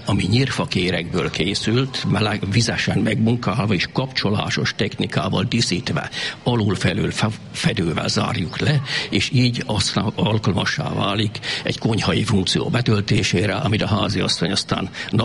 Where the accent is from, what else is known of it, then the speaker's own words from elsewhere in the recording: Keszthely, Zala, Hungary; Ez a gyerekkoromban megtörténik, itt Keszthelyen